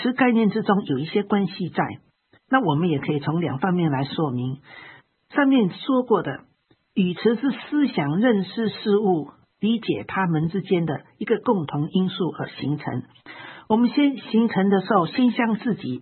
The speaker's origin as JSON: {"language": "Chinese", "country": "China", "said": "所以比方说我们中国人的人字"}